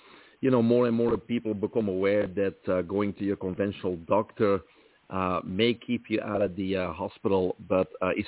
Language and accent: English; Belgium; accent: Belgian; I grew up in Belgium, from there the accent, right? And it was a single family home.